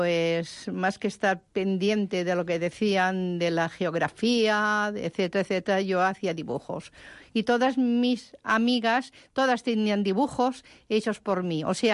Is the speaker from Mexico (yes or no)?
no; Sóller, Balearic Islands, Spain; born there; yo nací en Sóller. Más bien, soy mallorquina, pero nací en Sóller.